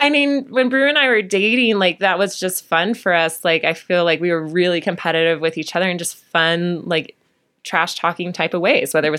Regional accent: North Carolina, United States; Well, I grew up in North Carolina. So that is almost a, you know, you have to love college basketball if you're from North Carolina.

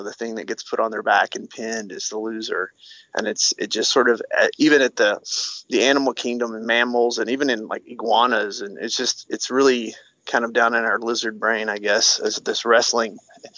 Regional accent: Kentucky, United States; And I grew up in Kentucky, and there's a few places that have good wrestling programs

